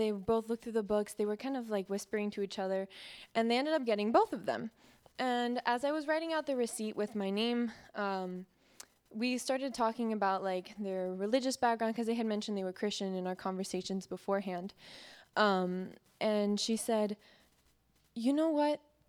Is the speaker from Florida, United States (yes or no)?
no; West Virginia, United States; I'm from West Virginia.